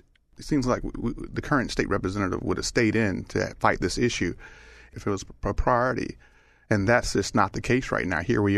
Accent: Atlanta, Georgia, United States; I grew up in Atlanta. My father worked for MARTA. He was director of info systems.

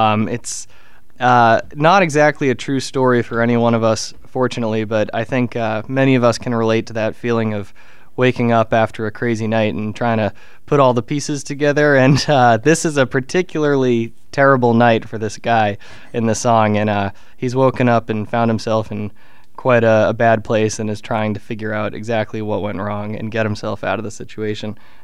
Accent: Boston, Massachusetts, United States; I grew up in the Boston area.

